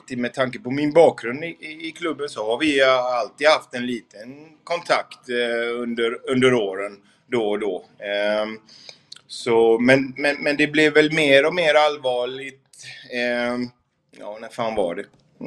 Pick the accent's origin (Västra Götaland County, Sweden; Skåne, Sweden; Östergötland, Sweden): Västra Götaland County, Sweden; Gothenburg; har jag ju inte bott hemma i Göteborg på otroligt länge. Men innan jag lämnade så bodde jag runt Haga och Linné, och det är ju ett favoritområde för mig.